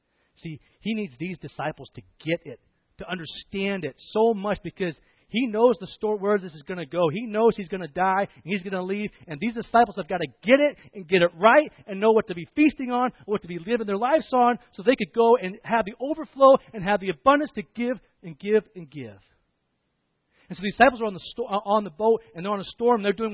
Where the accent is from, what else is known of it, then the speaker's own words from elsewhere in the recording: East Coast, United States; my dad was in the Navy, and we grew up on the East Coast up until we were about 10, and my brother was 12.